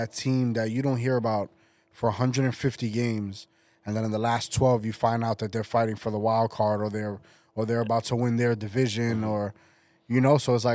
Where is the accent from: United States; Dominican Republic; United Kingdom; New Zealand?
Dominican Republic; Yeah, I've heard it in my family's back home in DR.